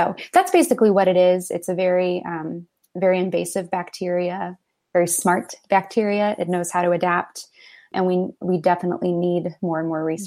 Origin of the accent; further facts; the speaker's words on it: Crystal Lake, Illinois, United States; also born or lived in New York City; So, born and raised in the Crystal Lake area.